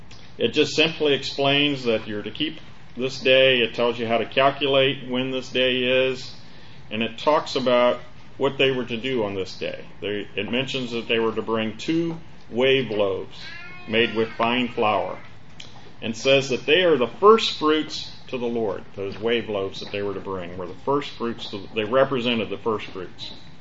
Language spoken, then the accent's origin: English; Virginia, United States; I know where I grew up in Virginia, we raised barley and wheat and oats, and in June is when we harvested.